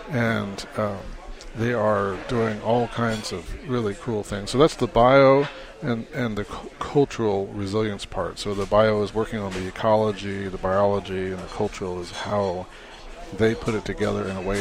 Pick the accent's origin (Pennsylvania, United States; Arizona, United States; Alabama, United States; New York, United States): Arizona, United States; Phoenix; I grew up in Phoenix, Phoenix grew right along that precipitation curve.